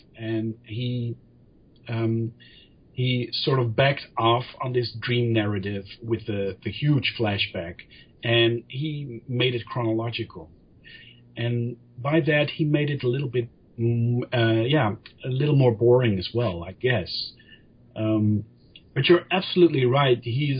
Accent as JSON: {"language": "English", "country": "Netherlands", "second_language": "English", "said": "I am from the Netherlands, so sometimes I have to think about what to say in English."}